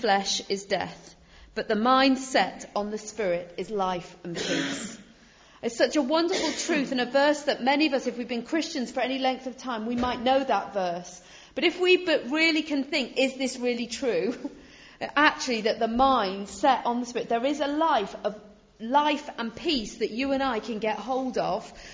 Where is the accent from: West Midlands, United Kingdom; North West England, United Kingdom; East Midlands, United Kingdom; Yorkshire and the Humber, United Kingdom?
North West England, United Kingdom; now in London, United Kingdom; I live in Greenwich in South East London. Originally I'm from the North West, so I'm not a Londoner born and bred or anything like that. But I've been in London a long time now.